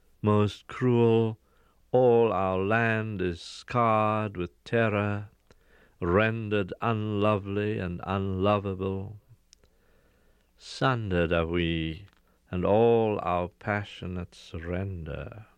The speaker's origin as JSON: {"language": "English", "country": "South Africa", "moved": "yes", "lives_now": "United States", "said": "I'm a resident alien. I've chosen not to apply for American citizenship because I don't accept that I am not a South African citizen."}